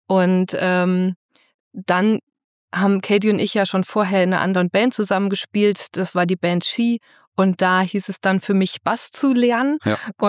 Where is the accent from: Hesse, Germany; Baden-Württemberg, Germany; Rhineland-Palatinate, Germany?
Hesse, Germany; Fulda; born there; Ich bin auch aus Fulda geboren worden.